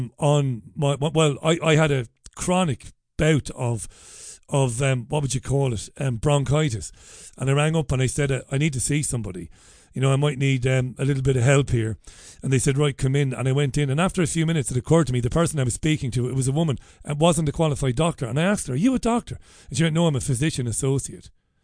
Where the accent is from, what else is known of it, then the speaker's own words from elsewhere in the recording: Ballybeg, County Waterford, Ireland; born and bred in Ballybeg in Waterford, and proud of it, goddammit